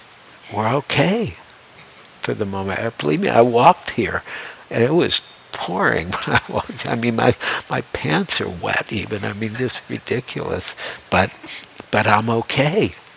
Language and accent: English; Detroit, Michigan, United States; and I grew up in Detroit, and I grew up, one would go downtown during Christmas time at the Fox Theater, would be the Motown Review.